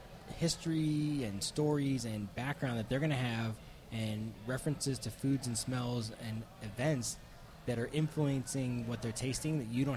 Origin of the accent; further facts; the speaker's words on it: Indiana, United States; The people around me, including you, know that I grew up in Indiana.